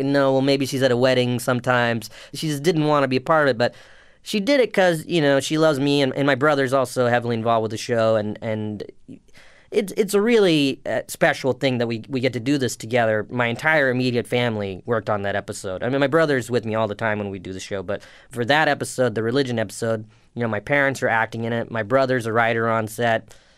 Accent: South Carolina, United States; I grew up in South Carolina, so it was kind of hard to participate in the religion because there is no mosque or anything like that.

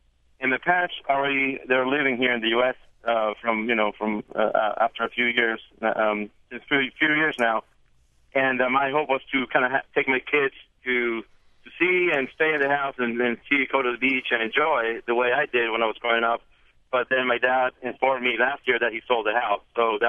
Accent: Venezuela; now in Boston, United States; And I emigrated from Venezuela to Boston. And, you know, leaving behind, you know, that's a broad question. I left behind everything, all, you know, my entire half of my life, memories about places, about people, relationships.

